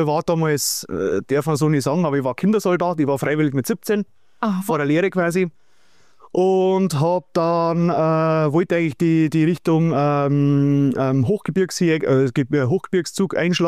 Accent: Schönau am Königssee, Bavaria, Germany; Nein, ich bin Schönauer, also geborener Schönauer. Genau, geboren, aufgewachsen in der Schönau. Also Schönau am Königssee heißt es ja heutzutage.

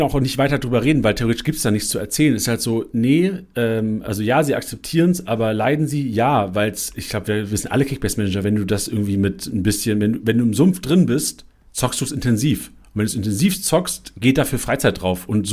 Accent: Lüneburg, Lower Saxony, Germany; Ich bin in Lüneburg groß geworden, im Norden.

